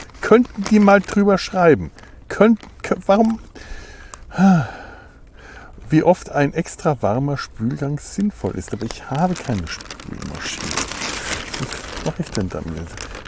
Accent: Bavaria, Germany; now in Cologne, Germany; ich ja schon wirklich früher mal gedacht habe, dass ich alle Verbindungen zu meiner alten Heimat Bayern und Franken weit hinter mir gelassen habe.

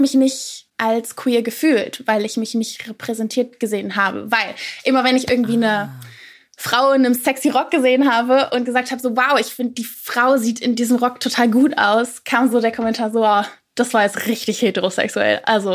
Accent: North Rhine-Westphalia, Germany; Ich bin 25 Jahre und ich komme aus der Nähe von Köln.

